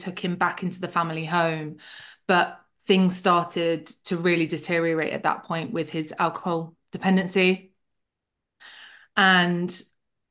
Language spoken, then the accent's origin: English; Leicester, East Midlands, United Kingdom; So I grew up in Middle England, middle of England, in a little city called Leicester.